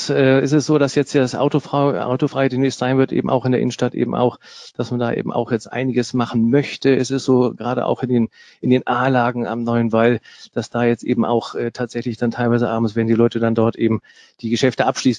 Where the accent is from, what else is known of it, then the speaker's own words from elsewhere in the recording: Bremen, Germany; Also Bremen, und jetzt bin ich ja Bremer